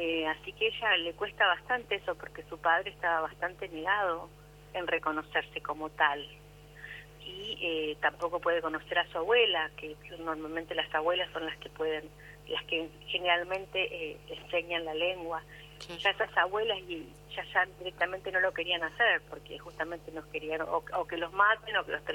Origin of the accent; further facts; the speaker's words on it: Patagonia, Argentina; inclusive siendo patagónica